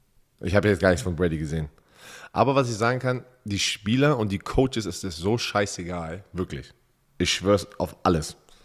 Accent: Austria; Weil da ist man so als Österreicher, natürlich die Österreicher sind sehr stolz, aber auch einfach nur Europäer

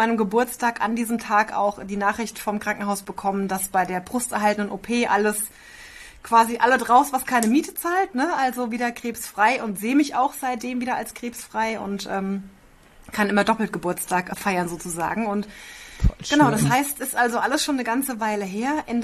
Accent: Bavaria, Germany; Ich bin aus der Rhein-Main-Ecke, kann man sagen, Rhein-Main-Gebiet bei Aschaffenburg und bin jetzt 39, wohne seit einem guten halben Jahr hier mit Mann und unserem süßen Hund.

